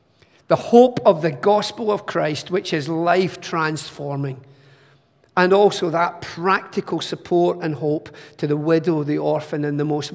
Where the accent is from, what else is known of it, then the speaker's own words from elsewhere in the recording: England, United Kingdom; Boom, we're English, we're British, we don't talk about that sort of thing here.